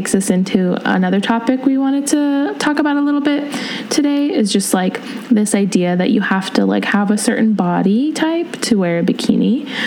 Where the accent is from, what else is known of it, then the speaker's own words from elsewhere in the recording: San Diego, California, United States; And I wanted to wear a bikini because I'm from San Diego